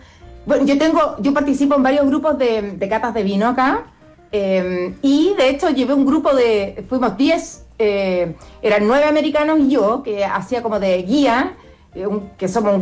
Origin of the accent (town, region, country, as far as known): Chile; now in Pittsburgh, United States